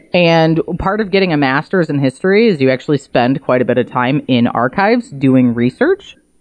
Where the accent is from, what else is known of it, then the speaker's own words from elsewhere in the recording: Ann Arbor, Michigan, United States; Yeah. Well, I'm originally from Ann Arbor, but I went to Eastern Michigan University for a history